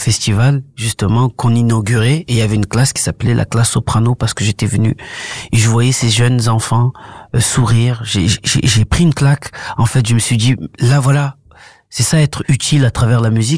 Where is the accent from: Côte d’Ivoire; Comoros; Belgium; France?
Comoros; ma mère elle est là-bas, je suis originaire des Comores.